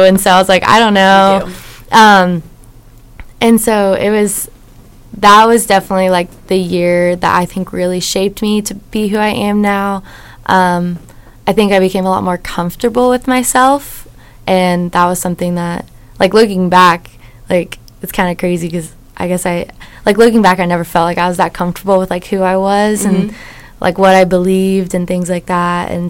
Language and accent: English; Springdale, Arkansas, United States; So I'm 21 now. Whoop, whoop. I'm from Springdale, Arkansas, which is really close to Fayetteville, if anyone's familiar.